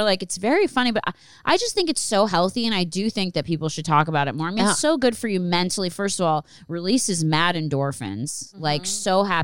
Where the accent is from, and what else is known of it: Philadelphia, Pennsylvania, United States; born or raised there